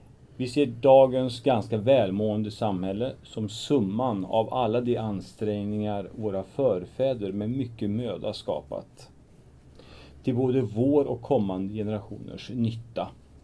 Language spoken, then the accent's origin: Swedish; Sweden; Född och uppvuxen i Mellansverige. På massa olika städer och orter faktiskt. Min far var militär så vi flyttade runt ganska ordentligt under min barndom.